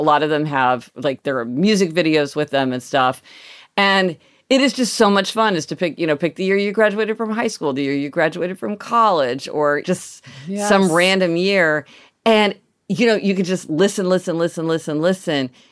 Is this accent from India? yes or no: no; Soweto, Gauteng, South Africa; born or raised there